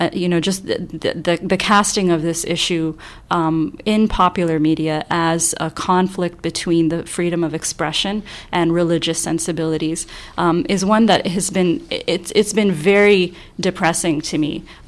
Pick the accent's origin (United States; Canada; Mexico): Canada; I was born in Canada and I've lived here all my life. And the kind of Muslim that I am has been shaped by the fact that I am a Canadian